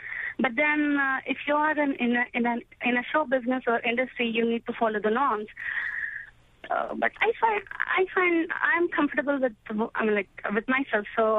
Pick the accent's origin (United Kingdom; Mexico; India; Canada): India; English is a second language; moved away as an adult; now in United States; And I am from Indian origin. I'm an Indian living in U.S. for past 8 years